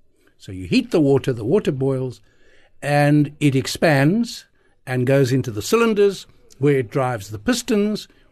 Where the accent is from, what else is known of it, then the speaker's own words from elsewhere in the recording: Estcourt, KwaZulu-Natal, South Africa; growing up in Estcourt, a town in the Midlands of KwaZulu-Natal, Natal as it was then.